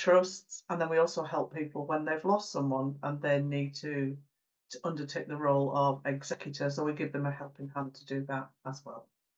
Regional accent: Lancaster, North West England, United Kingdom; I am from Lancaster, born and bred

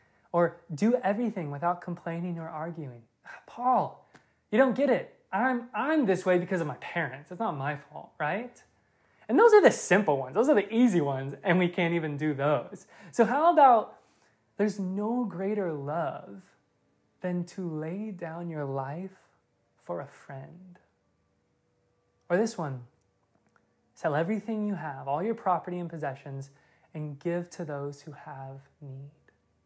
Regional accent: Kentucky, United States; also born or lived in Indiana; I grew up in the Midwest and South, born in Indiana, a lot of my life in Kentucky.

